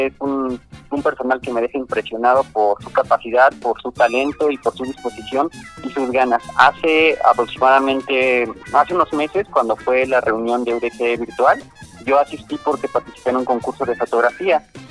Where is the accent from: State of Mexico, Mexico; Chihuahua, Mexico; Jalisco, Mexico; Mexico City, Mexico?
State of Mexico, Mexico; Toluca; lo estoy aplicando en proyectos aquí presencialmente en Toluca, de donde yo soy.